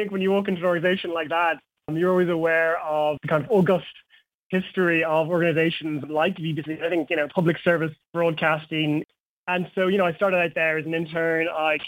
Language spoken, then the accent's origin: English; Ireland; but I think as an Irish observer, it is remarkable the kind of dire straits of the UK economy going forward.